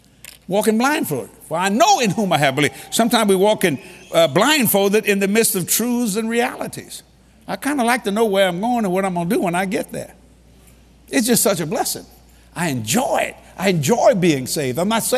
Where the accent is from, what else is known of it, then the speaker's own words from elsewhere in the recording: Louisiana, United States; See, I'm a Cajun from South Louisiana. That's my culture.